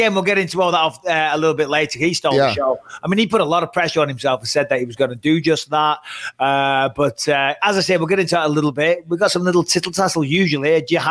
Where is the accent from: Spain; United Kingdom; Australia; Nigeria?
United Kingdom; England; I'm English. We don't wrestle unless you're a bit of a weirdo.